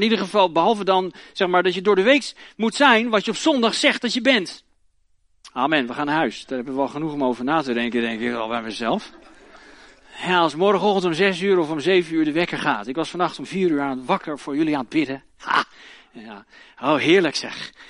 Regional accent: Friesland, Netherlands; Ik kom uit Friesland.

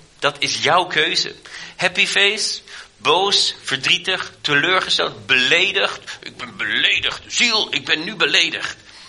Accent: Germany; Ik ben in Duitsland opgegroeid en dan zeg, goede tieren, dat klinkt heel raar voor mij.

